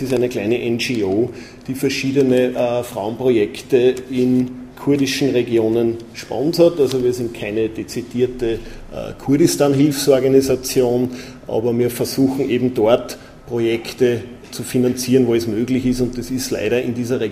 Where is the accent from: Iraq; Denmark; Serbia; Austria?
Austria; Wels, Upper Austria; bin aus Wels in Oberösterreich